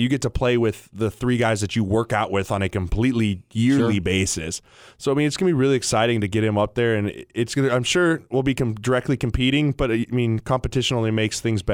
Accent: Colorado, United States; growing up in Colorado, watching those games all the time.

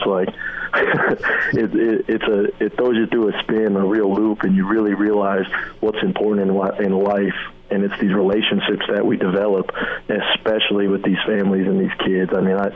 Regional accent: Boulder, Colorado, United States; I was from Boulder, Colorado. You know, football is not real high on anybody's priority list.

